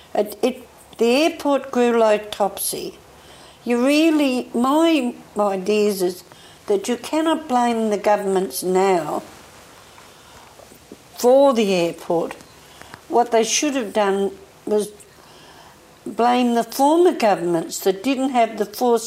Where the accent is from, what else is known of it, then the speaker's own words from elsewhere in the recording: Erskineville, New South Wales, Australia; also born or lived in Newtown; I'll always tell them I was born in Newtown and reared in Erskineville.